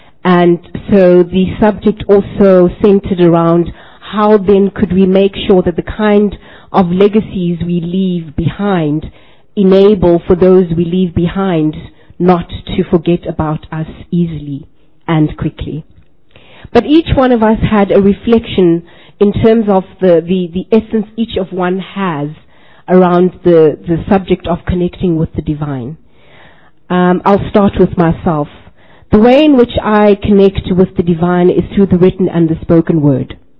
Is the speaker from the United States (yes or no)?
no; South Africa; I'm from South Africa.